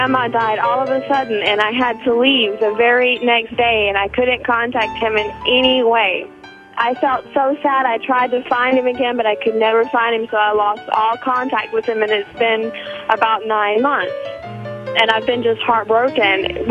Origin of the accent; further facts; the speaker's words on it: Costa Rica; and I'm from Costa Rica, and I go back each year.